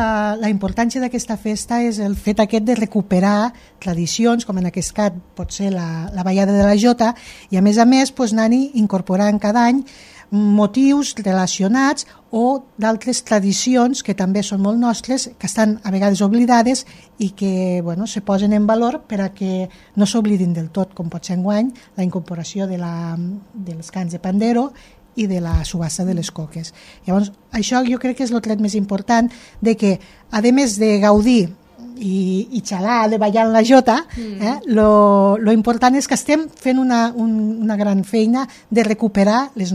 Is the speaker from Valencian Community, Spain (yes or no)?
no; Ascó, Catalonia, Spain; perquè sóc d'Ascó i Ascó no s'ha deixat de ballar mai la jota